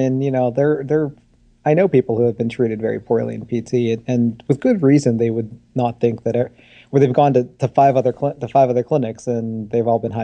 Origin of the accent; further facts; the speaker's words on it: United States; especially by PTs in my home country in the good old US of A.